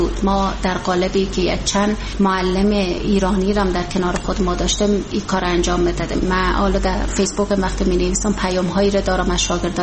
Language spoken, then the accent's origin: Persian; Afghanistan; به عنوان یک افغان